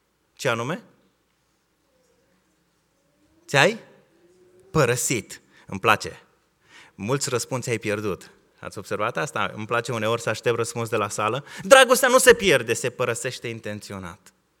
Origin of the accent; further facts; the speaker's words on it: Dobruja, Romania; cum aș putea să plantez și eu un stejar la noi acasă, în Dobrogea?